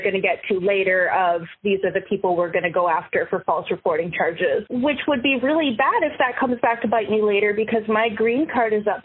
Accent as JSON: {"language": "English", "country": "Canada", "said": "this Canadian does not support the illegal occupation of my hometown."}